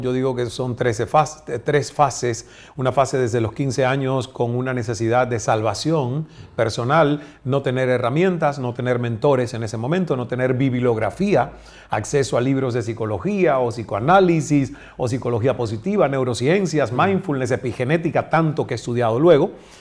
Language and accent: Spanish; Cuba; Yo no puedo mantener toda mi vida mi cerebro de cubano.